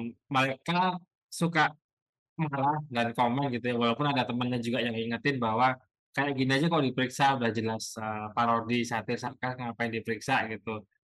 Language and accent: Indonesian; Central Java, Indonesia; saya sendiri Jawa Tengah soalnya jarang pakai gitu.